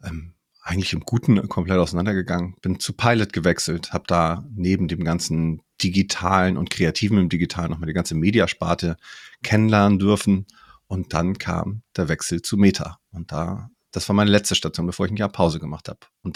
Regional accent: Kiel, Schleswig-Holstein, Germany; moved away as an adult; now in Munich, Germany; ich komme ursprünglich aus Kiel, bin nach München gezogen für den Job, das Praktikum.

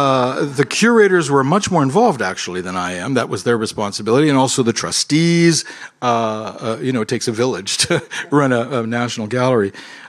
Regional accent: Ontario, Canada; first language fr; English is a second language; My background, I'm a Franco-Ontarian, French is my mother tongue, with American museum experience.

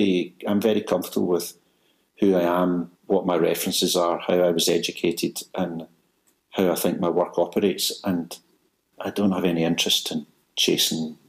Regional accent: Glasgow, Scotland, United Kingdom; I guess I'm a product of Glasgow. My sense of humour, my kind of attitude is very Glaswegian.

